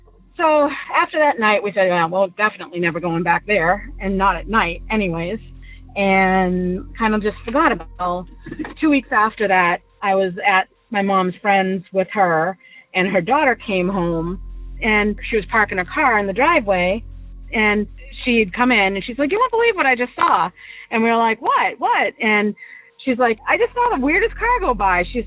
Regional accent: New England, United States; I grew up in New England

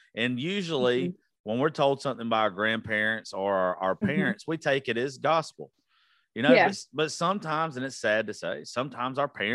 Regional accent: Georgia, United States; I am from South Georgia.

